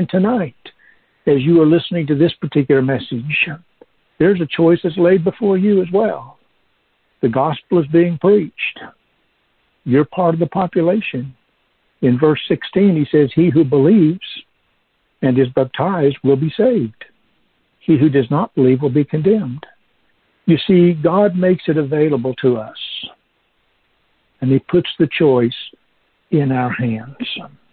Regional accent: Ashland, Oregon, United States; also born or lived in Yreka, California; I'm from the West Coast originally, spent 33 years in Ashland, Oregon, 2 years in Yreka, California. That's 35 total.

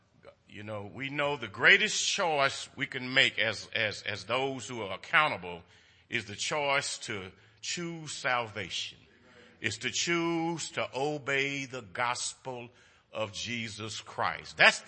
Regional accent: Houston, Texas, United States; I had never been to Acres Home when I was little. I grew up in Cashmere Garden on that side.

